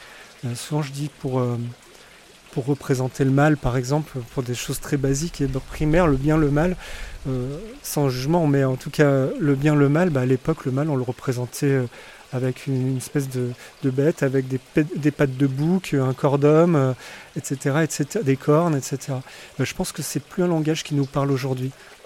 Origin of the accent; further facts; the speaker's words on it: Limoges, Nouvelle-Aquitaine, France; parce que j'ai grandi à Limoges et c'est une ville d'émail.